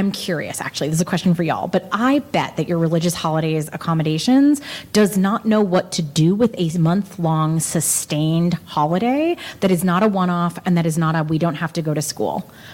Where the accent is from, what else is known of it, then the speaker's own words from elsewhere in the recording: New Jersey, United States; Like, I grew up in New Jersey. There were our entire neighborhood was Catholic.